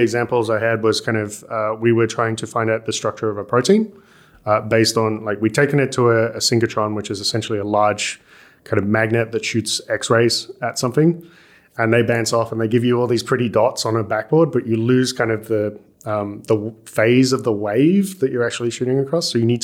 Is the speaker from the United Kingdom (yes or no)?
yes; Coventry, West Midlands, United Kingdom; where I grew up in Coventry in the UK, it's a nice city. It's kind of known for its universities these days. It's where like Jaguar Motors came from. It's a bit rough around the edges. But like it's an okay kind of UK city in the middle kind of thing.